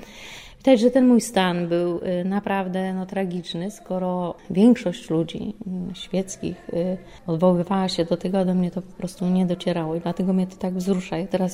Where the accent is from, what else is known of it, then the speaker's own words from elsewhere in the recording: Wrocław, Lower Silesian Voivodeship, Poland; jestem z Wrocławia